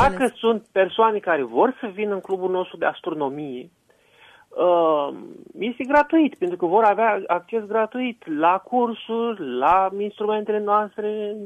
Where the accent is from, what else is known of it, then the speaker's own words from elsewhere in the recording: Galați, Galați County, Romania; că de fapt eu sunt gălățean, acolo m-am format.